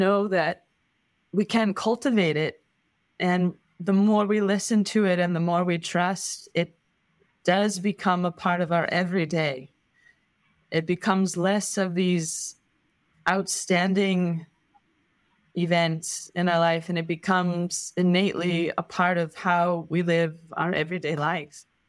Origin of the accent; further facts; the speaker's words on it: United States; born there; So I was born in the States, and that absolutely affected how I looked at the world.